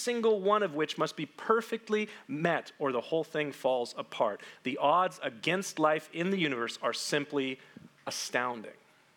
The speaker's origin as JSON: {"language": "English", "country": "United States", "said": "Now, I'm an American. That means I'm fluent in one language."}